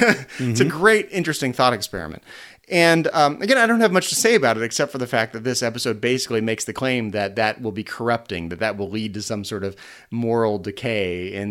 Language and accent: English; Vacaville, California, United States; She was born in 1917 in my hometown here in Vacaville.